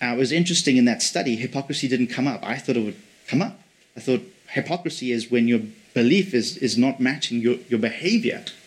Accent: England, United Kingdom; born there; I'm give away my British heritage here. I was born in England, and so there's a part of me that's always British.

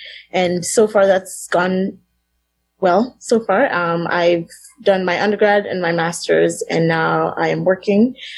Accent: Lagos, Nigeria; moved away as an adult; also born or lived in Texas, United States; now in Canada; I was born in Lagos, Nigeria, and I was raised there as well, even though I briefly lived in the U.S., in Texas specifically, when I was younger. But for most of my life, I was raised in Lagos, Nigeria, and then I moved to Canada in 2011.

